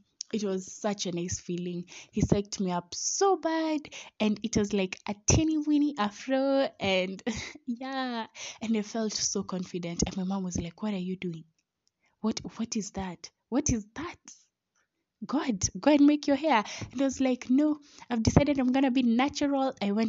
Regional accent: Kenya; he's from India and I'm from Kenya.

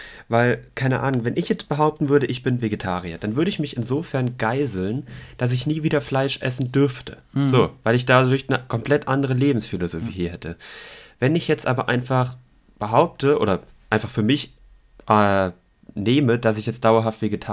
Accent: Swabia, Germany; Ich bin Schwabe und geizig.

